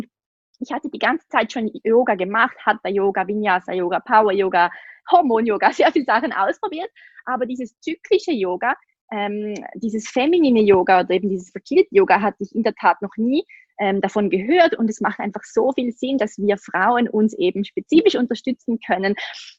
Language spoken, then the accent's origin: German; Switzerland; ich wohne in der Schweiz. Ich komme aus der Schweiz, wie man sicher an meinem Akzent hören kann.